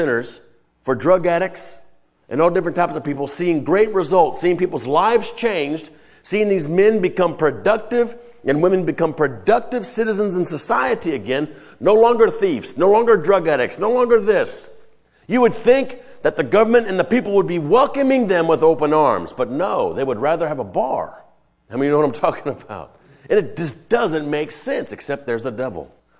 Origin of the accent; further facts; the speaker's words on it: Louisiana, United States; and I'm from Louisiana, we can go to New Orleans